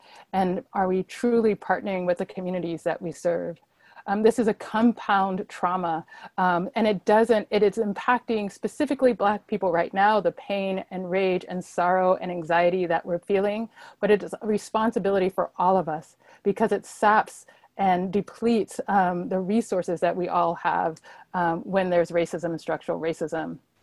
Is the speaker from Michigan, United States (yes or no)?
no; Georgia, United States; and also Ahmaud Arbery in my home state of Georgia, right?